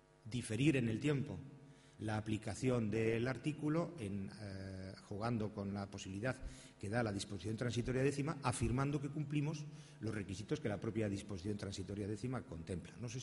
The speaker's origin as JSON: {"language": "Spanish", "region": "Basque Country", "country": "Spain", "said": "Las convocatorias de mi tierra, que yo soy del País Vasco"}